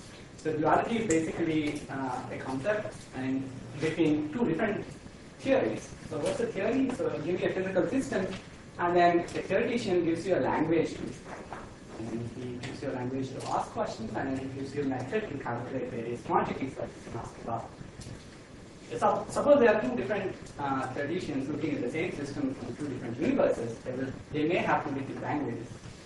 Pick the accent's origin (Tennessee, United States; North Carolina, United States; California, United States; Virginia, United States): Tennessee, United States; Memphis; I'm going to stop here. I'm from Memphis